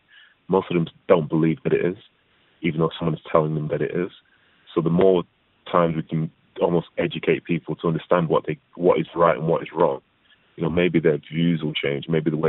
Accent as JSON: {"language": "English", "town": "Manchester", "region": "North West England", "country": "United Kingdom", "tie": "born or raised there", "said": "From where I was raised, I think things have changed quite a lot."}